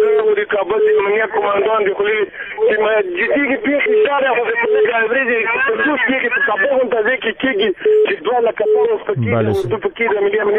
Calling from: Nangarhar, Afghanistan; زه په خپله د ننګرهار اوسېدونکی یم.

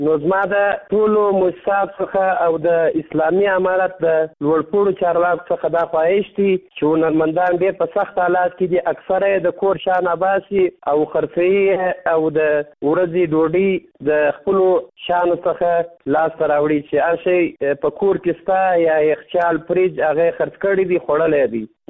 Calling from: Kandahar, Afghanistan; زه د کندهار ولایت څخه ستاسو سره په تماس کې یم. زه د کندهار ولایت یو شوقي سندرغاړی یم.

